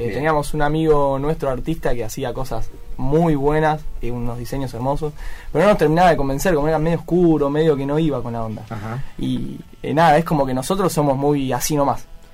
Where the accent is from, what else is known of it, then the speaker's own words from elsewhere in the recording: Castelar, Buenos Aires Province, Argentina; Y bueno, somos todos de Castelar.